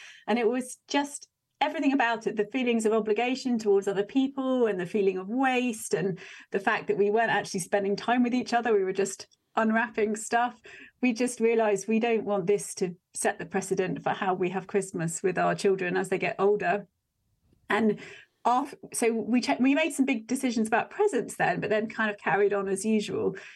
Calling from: South West England, United Kingdom; I'm in Devon, which is in the southwest of England. I live in a small village between the sea and the fields, countryside.

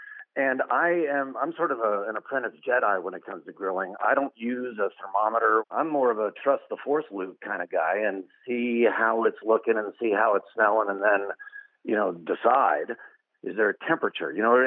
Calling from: York, Pennsylvania, United States; York, Pennsylvania.

